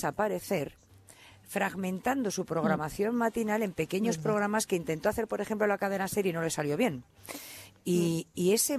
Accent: Estella, Navarre, Spain; Yo empecé en la radio porque estaba en Estella, en mi pueblo, en Navarra

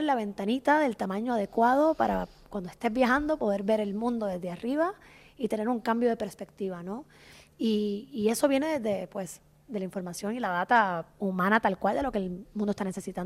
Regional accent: Puerto Rico; Ay, discúlpame, es que soy puertorriqueña.

